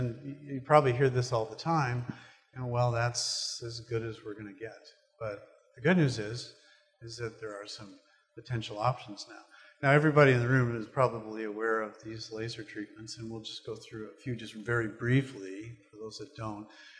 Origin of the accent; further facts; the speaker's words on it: Calgary, Alberta, Canada; I'm from Calgary, Alberta. I trained in California.